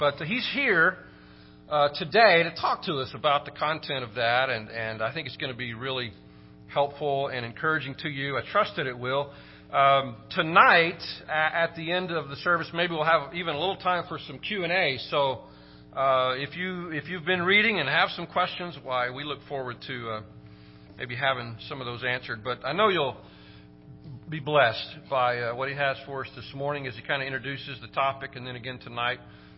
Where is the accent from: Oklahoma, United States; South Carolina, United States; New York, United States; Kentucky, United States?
Oklahoma, United States; And Brad told you we grew up in Oklahoma, but we're just barely in Oklahoma. We're just in northeastern, you know